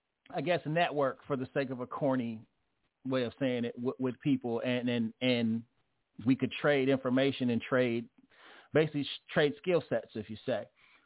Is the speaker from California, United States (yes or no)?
yes; San Jose, California, United States; Literally, I'm from San Jose, California. Nobody would give a damn.